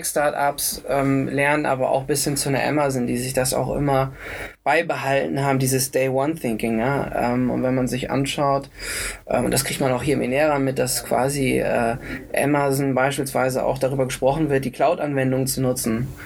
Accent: Jever, Lower Saxony, Germany; ich komme aus der Region, also ich bin gebürtiger Jeferaner.

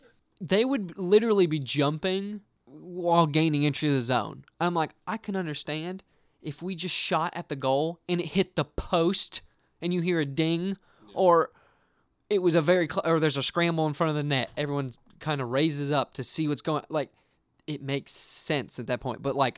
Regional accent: Nashville, Tennessee, United States; we're from Nashville, by the way.

